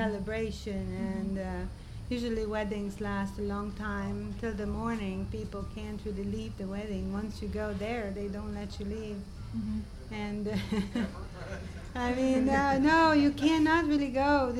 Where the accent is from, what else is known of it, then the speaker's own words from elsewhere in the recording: Transylvania, Romania; Actually, where I grew up in Transylvania, I remember being a child invited to these weddings.